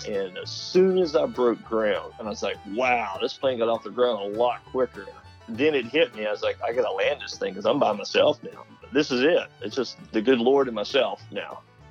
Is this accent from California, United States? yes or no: no; Chapmanville, West Virginia, United States; I grew up in Chapmanville, West Virginia.